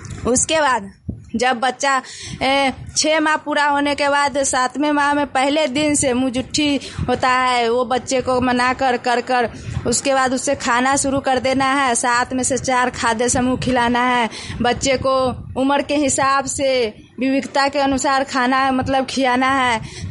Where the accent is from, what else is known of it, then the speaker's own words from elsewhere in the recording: Susta, Bihar, India; मैं सुस्ता पंचायत की रहने वाली हूँ।